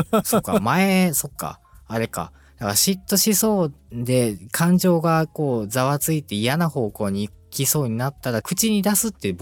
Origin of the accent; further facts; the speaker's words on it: Hyogo, Japan; 僕も兵庫県の人間なんで。